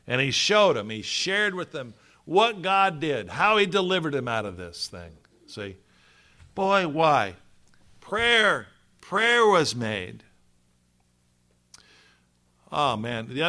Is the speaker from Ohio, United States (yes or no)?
yes; Youngstown, Ohio, United States; Where I grew up in Youngstown, Ohio, that's how they did the same thing.